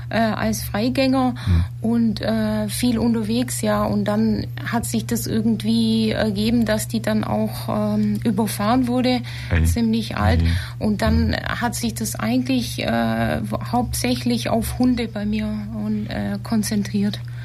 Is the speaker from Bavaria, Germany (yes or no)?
yes; Bavaria, Germany; Ich bin gebürtige Ulmerin und bin in der Nähe von Neuum groß geworden.